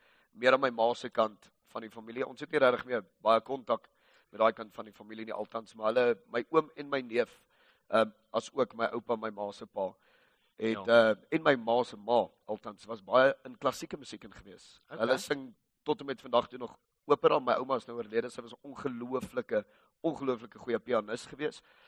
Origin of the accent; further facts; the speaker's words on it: Pretoria, Gauteng, South Africa; Ek het in Verre Glen groot geword, daar in die ooste van Pretoria. Ek het vir 21 jaar in dieselfde huis gebly. Saam met beide my ouers.